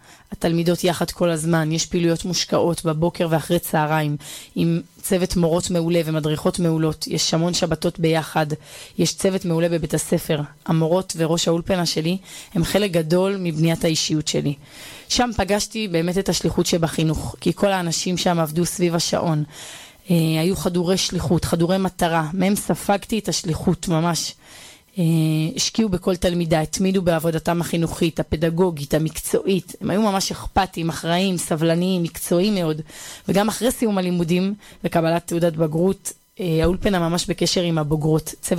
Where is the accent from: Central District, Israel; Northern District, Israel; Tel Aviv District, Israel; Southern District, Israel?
Northern District, Israel; Bar Yohai; אני גדלתי ביישוב בר יוחאי, שבצפון